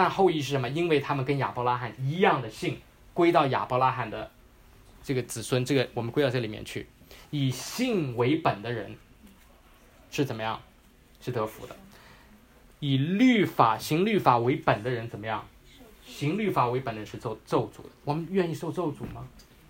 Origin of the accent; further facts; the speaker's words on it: China; 只有我们从大陆来的才知道啊